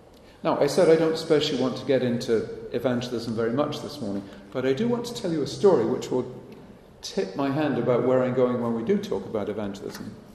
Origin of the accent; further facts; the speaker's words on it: United Kingdom; I grew up in Britain, as you heard last night, and in British schools, when I was a kid about 100 years ago